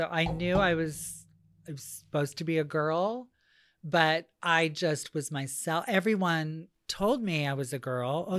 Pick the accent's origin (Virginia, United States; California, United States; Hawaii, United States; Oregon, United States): Hawaii, United States; I grew up in Maui. And so like you had to learn how to swim. And you had to learn how to understand the ocean or else.